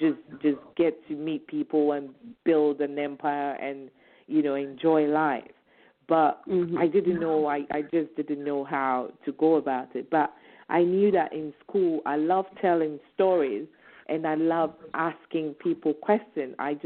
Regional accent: Ghana; my 47th birthday. Hooray, praise be to God. And so when I was growing up back home, originally I'm from Ghana.

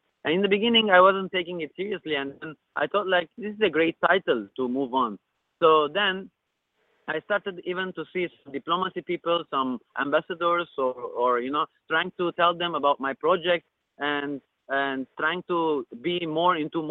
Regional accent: Lebanon; English is a second language; So here I come from the Middle East, and as I'm Armenian, I'm Lebanese, and I did all these things even without the budget

